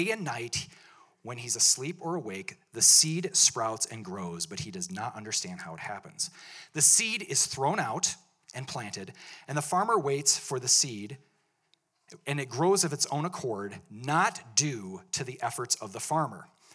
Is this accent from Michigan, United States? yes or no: no; Wisconsin, United States; now in Montana, United States; I'm from Wisconsin, so there's blueberries everywhere, and I wanted to plant blueberry bushes when I came to Montana.